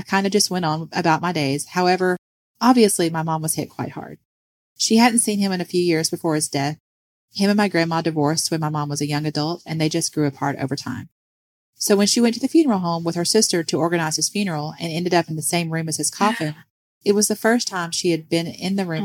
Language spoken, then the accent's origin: English; British Columbia, Canada; I'm from British Columbia, Canada.